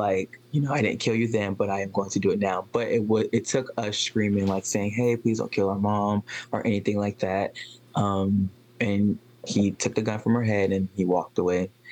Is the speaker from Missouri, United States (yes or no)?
no; Charleston, South Carolina, United States; I am from Charleston, South Carolina. I enjoy living in Charleston, South Carolina, and I love to travel.